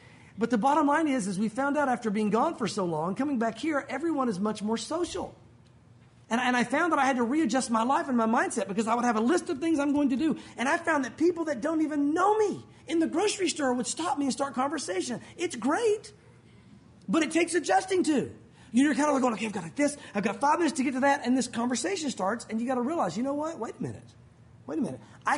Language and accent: English; Tennessee, United States; also born or lived in Santa Fe; Now, I grew up in Tennessee, but we lived out west in Santa Fe for several years.